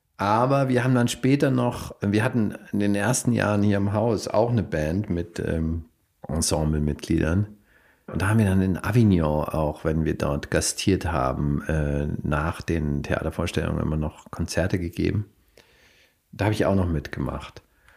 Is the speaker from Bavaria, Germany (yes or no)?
yes; Bavaria, Germany; komme ich ja aus Bayern oder bin zumindest in Bayern aufgewachsen